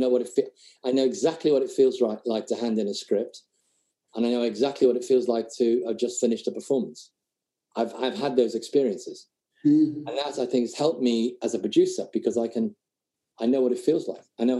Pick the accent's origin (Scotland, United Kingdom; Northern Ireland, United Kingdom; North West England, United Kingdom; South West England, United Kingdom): North West England, United Kingdom; Liverpool; And I'm from Liverpool, so I kind of understood the accents